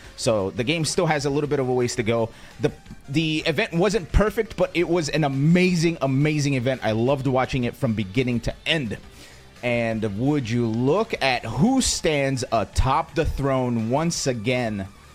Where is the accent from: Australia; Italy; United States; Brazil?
Brazil; growing up in Brazil, everything was pirated, right?